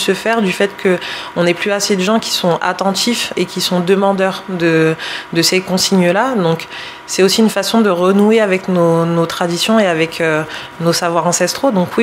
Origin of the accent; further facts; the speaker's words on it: France; Alors moi je suis installée à Ivry-sur-Seine depuis début janvier, mais je suis née, j'ai grandi en France hexagonale, dans une famille au sein de laquelle la culture était au centre de tout, donc je me sens clairement beaucoup plus guyanaise qu'autre chose